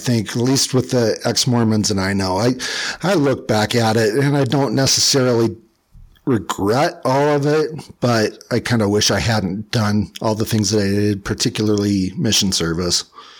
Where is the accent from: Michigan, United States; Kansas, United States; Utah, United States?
Utah, United States; I grew up in the Salt Lake Valley. I still live in Utah, just west of Salt Lake now. But I was out on the west side of the valley.